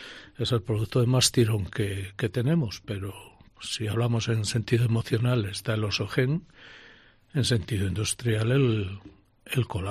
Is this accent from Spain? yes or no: yes; León, Castile and León, Spain; Somos de León y nos encanta tener la empresa en León.